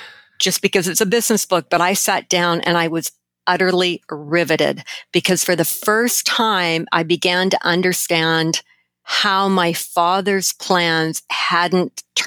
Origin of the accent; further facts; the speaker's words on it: Canada; which is actually, as a Canadian, is kind of cool.